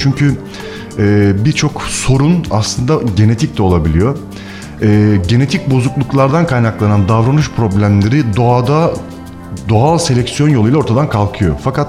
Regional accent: Ankara, Turkey; born there; Ben Ankara doğumluyum.

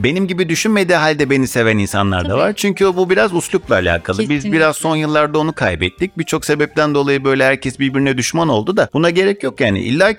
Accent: Istanbul, Turkey; Ben hep İstanbul'daydım.

